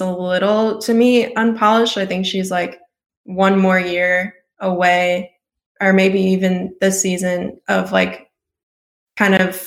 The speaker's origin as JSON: {"language": "English", "town": "Chicago", "region": "Illinois", "country": "United States", "said": "because I'm from Chicago and I have a family friend who's actually owns the team"}